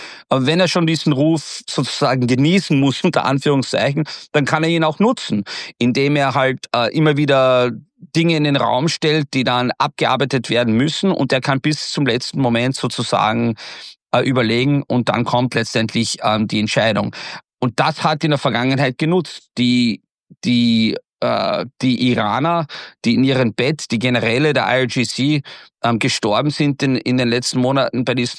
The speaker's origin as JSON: {"language": "German", "town": "Des Moines", "region": "Iowa", "country": "United States", "tie": "born or raised there", "second_language": "German", "lives_now": "Germany", "said": "als ich aufgewachsen bin in Des Moines, Iowa, Des Moines ist die Hauptstadt Iowas im mittleren Westen"}